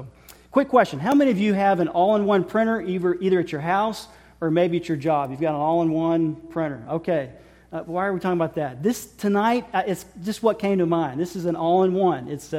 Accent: the South, United States; I was born in the South, grew up in the South, so y'all, that was great.

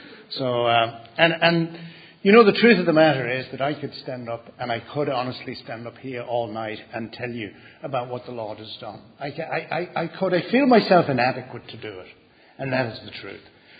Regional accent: North West England, United Kingdom; I was saved from Romanism, and I was brought up just outside of Liverpool, and to a Wexford family and a Roman Catholic family, very righteous.

